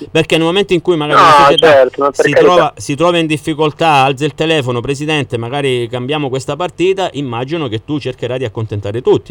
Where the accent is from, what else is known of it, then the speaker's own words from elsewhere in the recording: Calabria, Italy; ma è chiaro che dispiace da calabresi